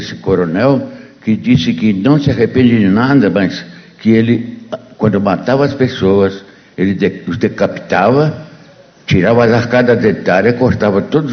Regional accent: Brazil; Eu, da minha parte, digo, como cidadão, como brasileiro, eu não tenho nada para esquecer.

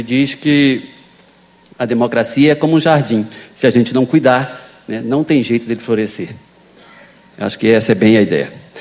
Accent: Xapuri, Acre, Brazil; Eu sou do Acre, sou de Chapuri, né? A minha cidade ficou conhecida depois de Chico Mendes, então agora todo mundo sabe que eu sou de lá. E eu costumo dizer que eu também tenho uma alma mineira, né?

